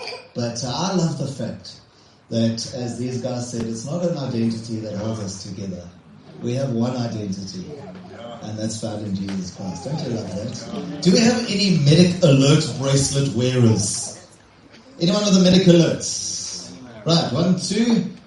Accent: England, United Kingdom; Yeah, I run out of English and I am English.

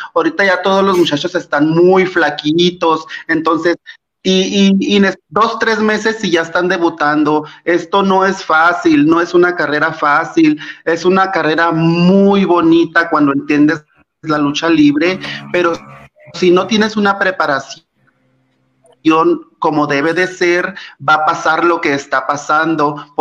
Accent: Mexico; De verdad, definitivamente, amo México, amo ser mexicano, soy orgullosamente mexicano.

